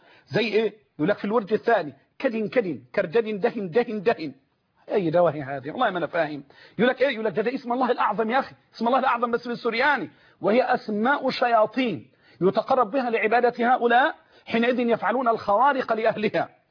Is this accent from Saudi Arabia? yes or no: no; Egypt; عندنا في مصر